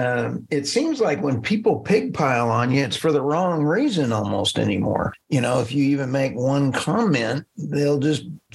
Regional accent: Texas, United States; I'm from Texas. I would have butchered it, so thank you very much.

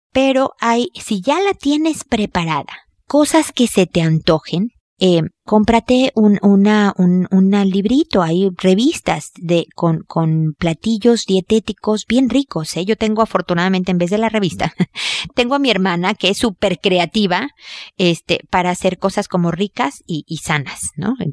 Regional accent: Mexico; soy mexicana

